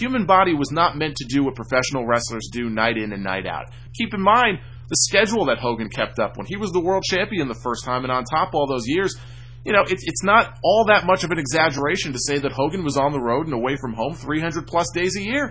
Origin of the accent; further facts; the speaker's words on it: Northeast, United States; I grew up in the Northeast. Perhaps if I had grown up in the South, I would have been watching WCW on TBS every Saturday night.